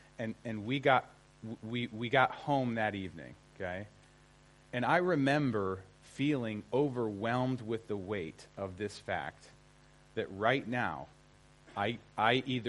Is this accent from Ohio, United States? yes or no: yes; Cleveland, Ohio, United States; And I'm from Cleveland, Ohio, so I'm very used to driving in snow.